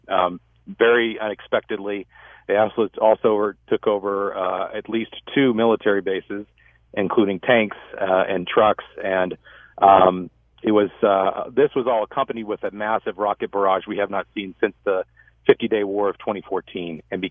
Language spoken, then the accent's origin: English; United States; now in Israel; I'm an American Israeli citizen. And so we immigrated to Israel to bring the gospel to the Jewish people. My family's Jewish.